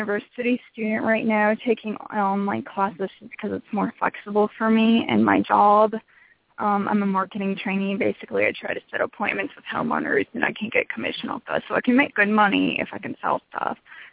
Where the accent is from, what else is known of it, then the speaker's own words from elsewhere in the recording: Augusta, Georgia, United States; also born or lived in Washington, D.C.; I was born in Washington, D.C., and I've lived in Augusta, Georgia pretty much all my life, so I tell people I'm from here.